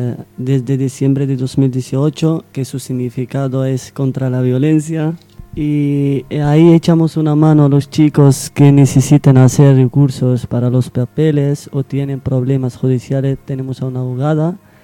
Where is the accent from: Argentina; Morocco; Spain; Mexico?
Morocco; Spanish is a second language; soy de Marruecos.